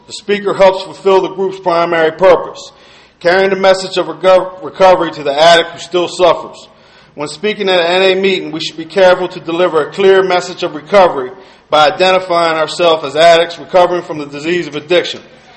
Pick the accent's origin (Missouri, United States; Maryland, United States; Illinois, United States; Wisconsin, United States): Maryland, United States; Baltimore; I'm from the Baltimore area in Narcotics Anonymous.